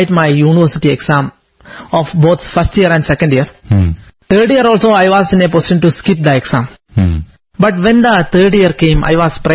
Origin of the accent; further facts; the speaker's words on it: Kerala, India; from Kerala.